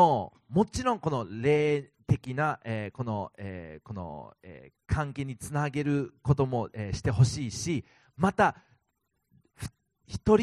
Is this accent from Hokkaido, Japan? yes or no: no; Kumamoto, Japan; also born or lived in United States; 私はアメリカ生まれの熊本育ちなんです。